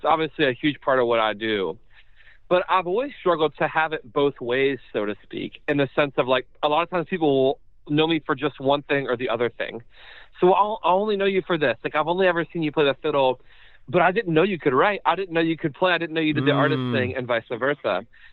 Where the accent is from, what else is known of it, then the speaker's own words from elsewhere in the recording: Montgomery, West Virginia, United States; And so I grew up in very small-town America, a town of less than 1,500 people called Montgomery, West Virginia, in Fayette County.